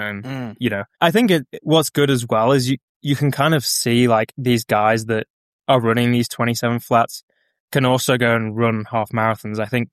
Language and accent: English; Florida, United States; you only know me because I'm from Florida.